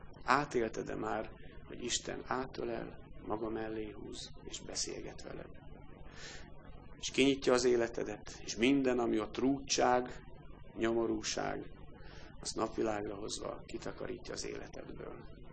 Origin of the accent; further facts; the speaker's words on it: Karcag, Jász-Nagykun-Szolnok, Hungary; én Karcagon születtem itt az Alföld közepén, vastagnyakú kálvinista városban, vastagnyakú kun gyerekként, akik az Istennel nem foglalkoztak, maximum szitták a nevét. Ilyen közegben nőttem föl.